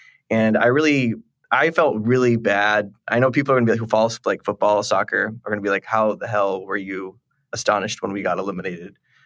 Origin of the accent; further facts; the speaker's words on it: Texas, United States; I gotta say this as a Texan.